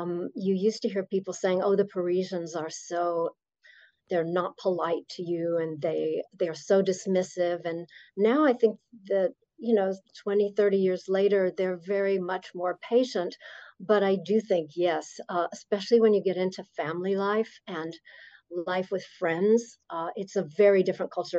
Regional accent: New Mexico, United States; Well, since I come from New Mexico

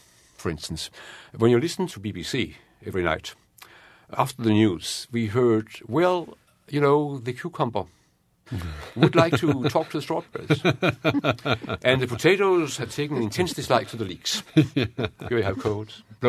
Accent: Denmark; I never saw liquidation. I'm lucky. But it happened in my hometown. I saw more of the punishment afterwards, where the Danish girls who had children, babies with German soldiers, were shaved.

